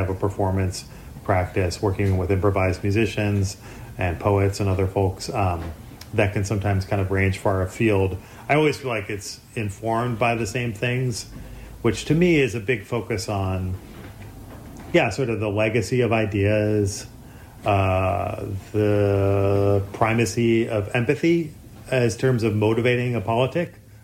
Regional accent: Michigan, United States; now in Philadelphia, United States; I'm from Michigan originally, from outside of Detroit. I've lived here in Philadelphia for off and on since 2007.

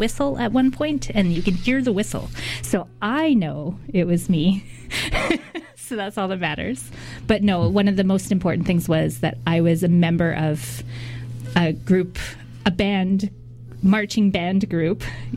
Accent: British Columbia, Canada; I grew up in the Okanagan

